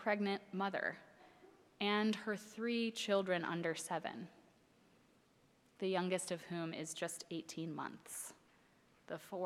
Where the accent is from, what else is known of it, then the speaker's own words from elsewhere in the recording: Minneapolis, Minnesota, United States; But you know I am from Minneapolis, and so many of you have thoughtfully checked in with me as you've been seeing the news and asked how my family is doing, how my community is doing there